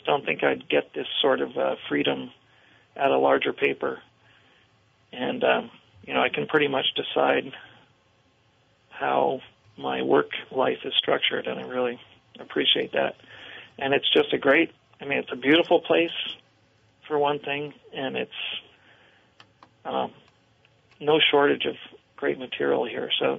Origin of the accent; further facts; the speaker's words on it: Montpelier, Vermont, United States; I grew up in Montpelier, and I love this part of the world. You know, I've lived other places